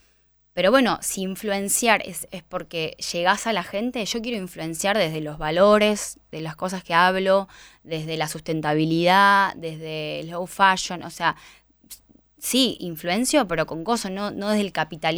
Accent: Recreo, Catamarca, Argentina; yo vengo de un pueblo de Recreo, Catamarca, donde yo, toda la familia, siempre fuimos como muy, todos muy cercanos con el pueblo.

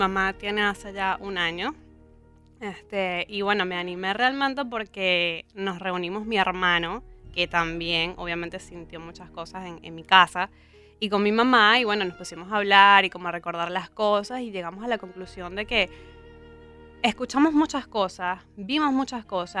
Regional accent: Valencia, Carabobo, Venezuela; now in Argentina; Soy venezolana.

